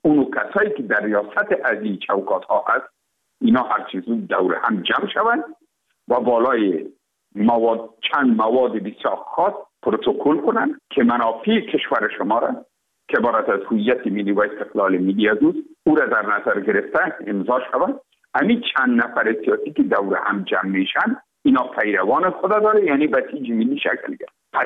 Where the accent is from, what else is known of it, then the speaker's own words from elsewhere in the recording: Afghanistan; ما افغان هستیم